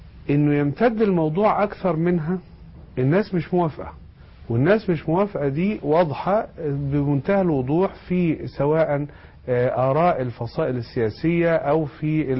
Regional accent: Egypt; من حقي انا كسياسي كمصري يعيش في مصر

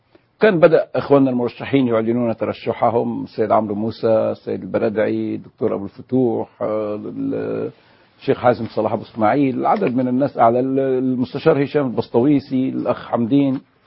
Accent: Alexandria, Alexandria Governorate, Egypt; born there; وولد أبي وإخوانه وأخواته كلهم في الإسكندرية، وكذلك ولدنا نحن في الإسكندرية. فالأصل السوري جاء من ناحية جدي لأبي، أما أمي فهي فلاحة من المحمودية بحيرة

